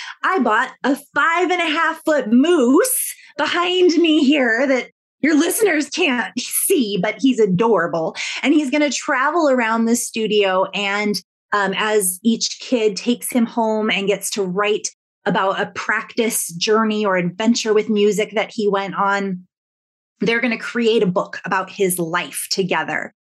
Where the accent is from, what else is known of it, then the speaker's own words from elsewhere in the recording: United States; now in Canada; I'm American. I'm American through and through. And so if I try to take an American way of doing something and I throw it into a Canadian culture, it does not work well at all.